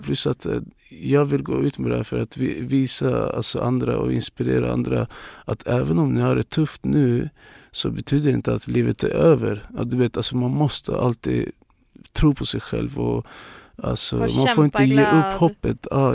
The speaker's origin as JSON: {"language": "Swedish", "town": "Luleå", "region": "Norrbotten County", "country": "Sweden", "tie": "born or raised there", "said": "när jag flyttade från Luleå. Och då var det jättetufft och det var flera gånger jag var så nära på att ge upp och flytta tillbaka."}